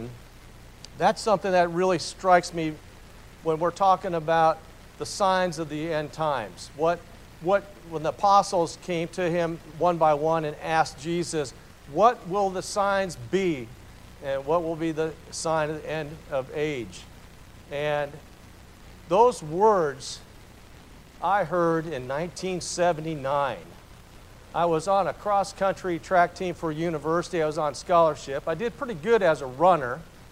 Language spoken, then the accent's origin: English; Des Moines, Iowa, United States; I was raised in Little Jerusalem in Des Moines, Iowa. I attended synagogue every so often up the street.